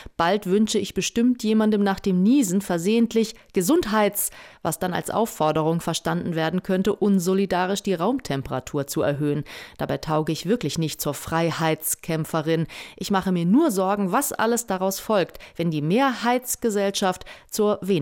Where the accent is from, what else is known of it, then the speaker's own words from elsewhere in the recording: Northern Germany, Germany; Dabei gehörte Heizen früher zum guten Ton, zumindest in Norddeutschland, wo ich herkomme.